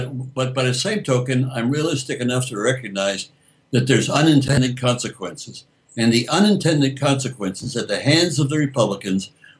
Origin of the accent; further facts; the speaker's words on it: New England, United States; moved away as an adult; Since I was born and bred in New England, I didn't like warm weather all that much, so I went to Alaska, and I went there broke.